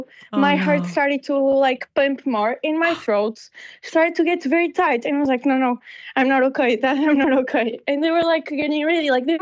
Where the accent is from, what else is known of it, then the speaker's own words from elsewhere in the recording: Portugal; first language Portuguese; English is a second language; But I don't speak Italian because I'm from Portugal. I speak Portuguese.